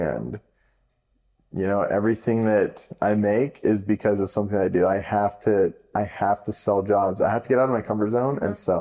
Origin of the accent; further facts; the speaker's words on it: Idaho, United States; especially growing up in Idaho, grew up in a bubble.